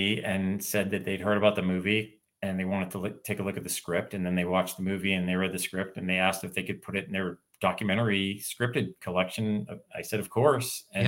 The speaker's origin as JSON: {"language": "English", "country": "Canada", "said": "It's just one theory that a couple people have said, but it's because we are right next to you guys, right next to the US"}